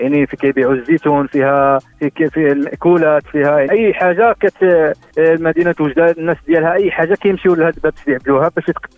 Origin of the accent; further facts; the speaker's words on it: Oujda, Oriental, Morocco; كتقول له انا وجدي كيقول لك سوق الفلاح هذه.